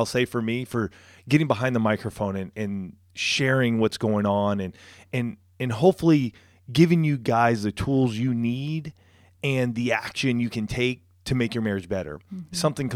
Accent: California, United States; I grew up right outside of Riverside.

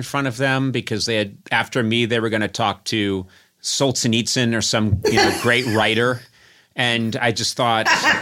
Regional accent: Brookline, Massachusetts, United States; I grew up in Brookline, Massachusetts, birthplace.

